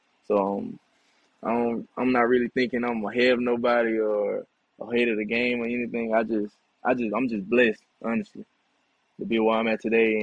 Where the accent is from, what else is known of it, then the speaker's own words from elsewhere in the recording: Alabama, United States; For me growing up, I'm from Alabama, so I watched Alabama State, Alabama A&M, but we used to go to the Magic City Classic and watch the band.